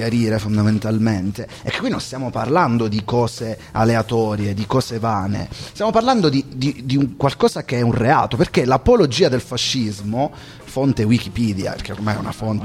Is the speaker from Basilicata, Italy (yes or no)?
yes; Basilicata, Italy; Non so, forse molti sanno che io sono lucano.